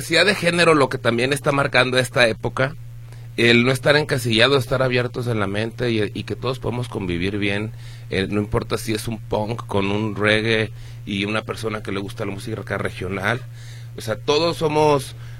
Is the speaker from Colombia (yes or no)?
no; Mexico; Entonces, como buenos mexicanos, queremos que todos los chinos se pongan a bailar